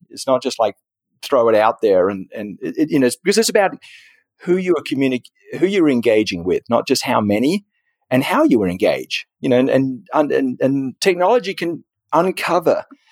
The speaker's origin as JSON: {"language": "English", "region": "California", "country": "United States", "said": "even though I'm from Silicon Valley, and so, you know, of course I love technology"}